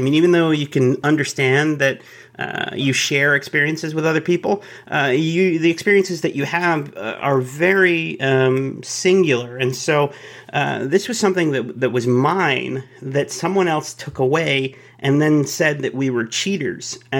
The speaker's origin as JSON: {"language": "English", "town": "Dallas", "region": "Texas", "country": "United States", "tie": "born there"}